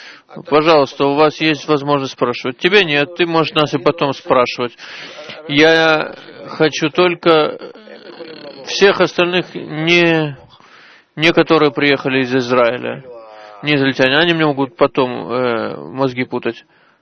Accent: Germany; я из Германии.

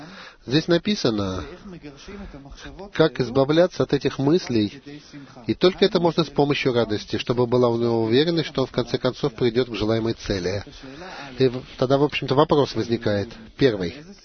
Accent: Tel Aviv, Tel Aviv District, Israel; Я из Тель-Авива центрального.

